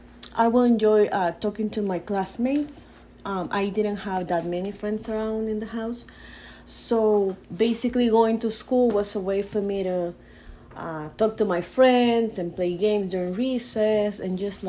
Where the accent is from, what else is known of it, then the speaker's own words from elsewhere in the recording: San Salvador, El Salvador; Well, I grew up in San Salvador, in El Salvador. I will spend some time with my grandparents and some weekends with my grandparents and then with my mom and my dad.